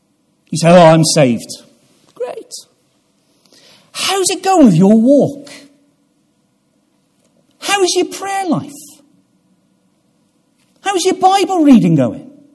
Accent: England, United Kingdom; Now, this as an Englishman, this is all new to me.

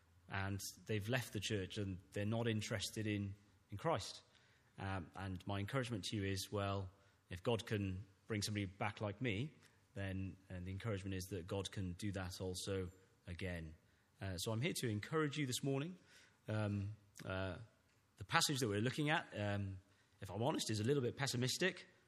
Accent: Llanishen, Wales, United Kingdom; I said, I'm from Lanishan.

